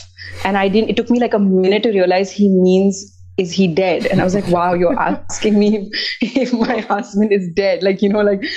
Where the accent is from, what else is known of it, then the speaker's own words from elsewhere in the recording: Mumbai, Maharashtra, India; now in France; growing up in Mumbai